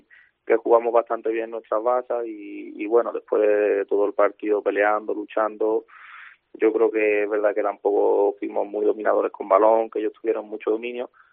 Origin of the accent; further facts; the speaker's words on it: Paradas, Andalusia, Spain; Y la de Paradas, sí.